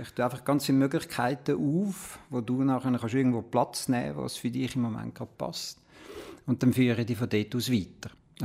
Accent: Switzerland; born there; ich bin hier in der Schweiz geboren, als Kind von meinem Vater aus Ungarn, Mutter aus Deutschland. Die haben sich hier in der Schweiz kennengelernt.

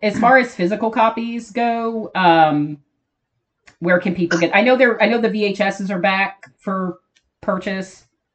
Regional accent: Cincinnati, Ohio, United States; We're so being from Cincinnati, we're so excited that this is getting so much traction

